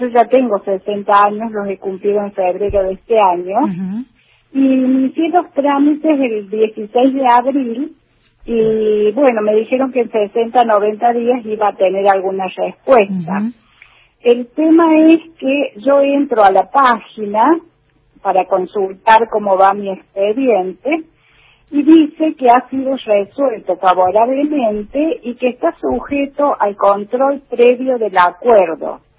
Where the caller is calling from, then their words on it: Córdoba, Argentina; Yo soy de Córdoba capital.